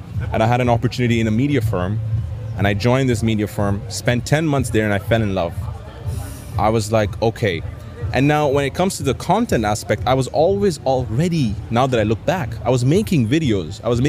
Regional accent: Lebanon; I'm the co-founder of Brands for Less. I've been working on this for 25 years. I'm from Lebanon.

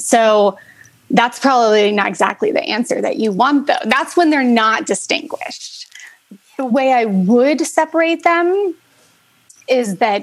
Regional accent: Ohio, United States; born there; now in Boston, United States; I'm in the Boston area. Right. I'm in New England. And so I think I've been here a couple of decades. I was born in Ohio, which was a very different climate

